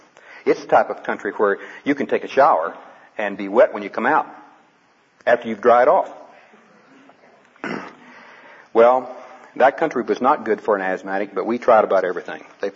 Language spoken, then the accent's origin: English; Texas, United States; I grew up in South Texas and had as long as I can remember